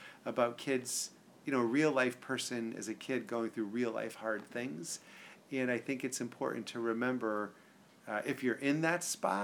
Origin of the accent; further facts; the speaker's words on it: Connecticut, United States; not far from where I grew up in Connecticut.